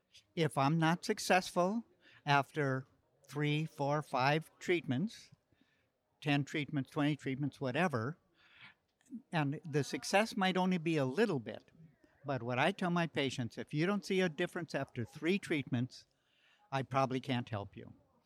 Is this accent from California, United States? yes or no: yes; Paradise, California, United States; I'm from Paradise, California.